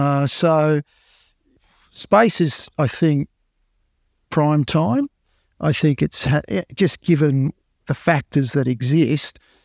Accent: Australia; even though we're Australian, I tend to be probably quite US-centric.

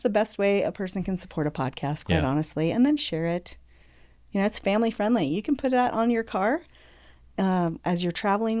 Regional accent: Nebraska, United States; We're both from Northeast Nebraska, so we had some things to talk about.

